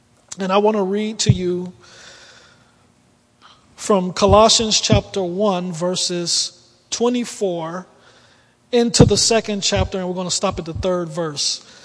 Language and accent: English; Detroit, Michigan, United States; I grew up in Detroit, and my life was typical of what you see with so many young African-American men growing up in the city of Detroit.